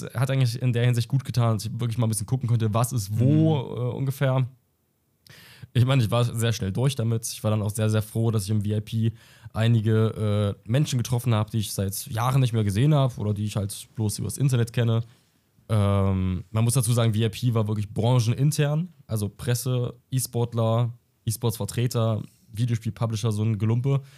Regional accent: Germany; Also ich muss dazu sagen, ich als richtiger Deutscher war natürlich vor Öffnung schon da.

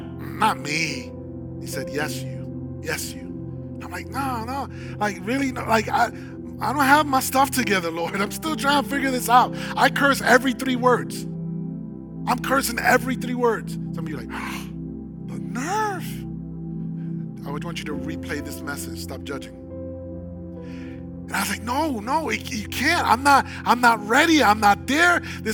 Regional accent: New York City, New York, United States; Back in 2001, I came from New York City, the South Bronx, to California. I moved to Hollywood, right on La Brea and Hollywood.

